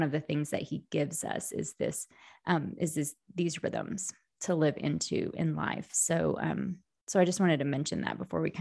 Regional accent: Oklahoma, United States; I'm from Oklahoma, so it was windy, like Oklahoma, Nebraska, kind of this, you know, Central Plains area.

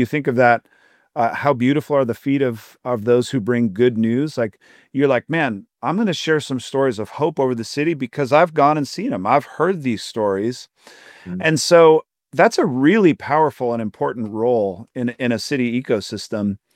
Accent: Fort Wayne, Indiana, United States; the one thing we all have together is we're all from Fort Wayne. Like this is the place where we're at, where we're living out our faith.

